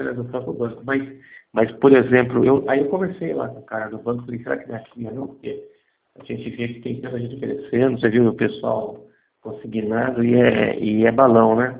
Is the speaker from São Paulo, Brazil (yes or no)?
yes; Jundiaí, São Paulo, Brazil; eu sou de Jundiaí, mas eu trabalho lá no, em Guarulhos, Guarulhos, em Congonhas